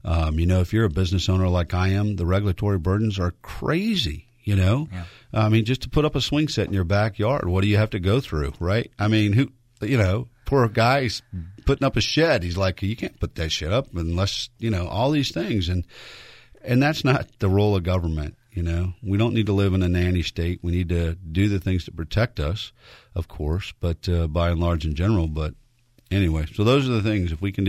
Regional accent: Virginia, United States; And I'm still an American. I'm still a Virginian, and I'm a Republican.

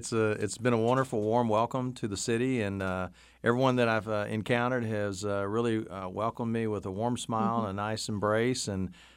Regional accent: Jacksonville, Arkansas, United States; I'm an Arkansas native, born and raised in Jacksonville, Arkansas. Attended the University of Central Arkansas in Conway.

